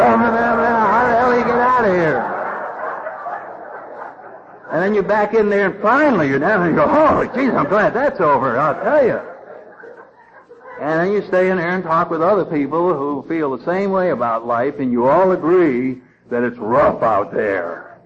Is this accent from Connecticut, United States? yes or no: yes; Connecticut, United States; I don't know about you all, but I grew up in Connecticut and at our neighborhood bar, we had a code of ethics that you didn't have in the outside world.